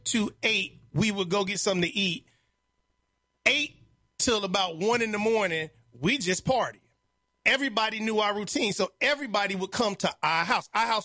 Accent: Chicago, Illinois, United States; I come from Inglewood in Chicago. Anybody who knows about Inglewood knows how much violence, drugs, and death and poverty is in that community.

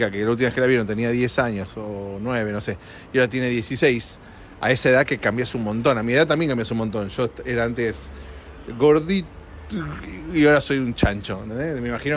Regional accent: Argentina; Llego a mi país de origen, Argentina.

